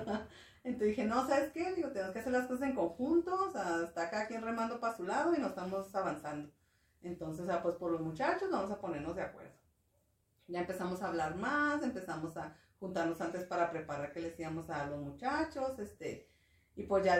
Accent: Ciudad Juárez, Chihuahua, Mexico; vengo de Ciudad Juárez

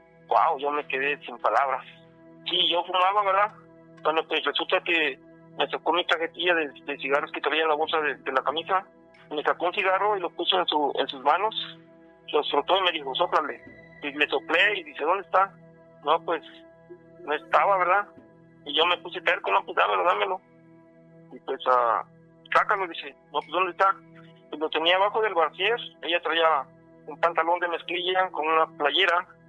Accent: Morelos, Mexico; moved away as an adult; also born or lived in Tuxtla Gutiérrez; yo tengo 45 años. Cuando tenía 20 años estaba yo trabajando, ¿va? Soy de Morelos, ¿verdad? Sí. Del estado de Morelos, y nos fuimos a trabajar allá a Tuxtla Gutiérrez, Chiapas.

